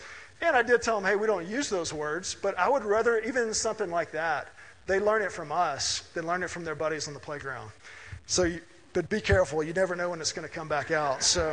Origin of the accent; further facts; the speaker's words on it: Mississippi, United States; I grew up in Mississippi in the 1980s. So this is a conservative part of the country, a more conservative time.